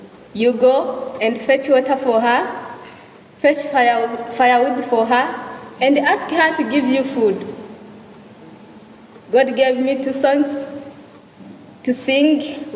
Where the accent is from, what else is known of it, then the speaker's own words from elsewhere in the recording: Bujumbura, Bujumbura Mairie, Burundi; English is a second language; from Burundi, Bujumbura.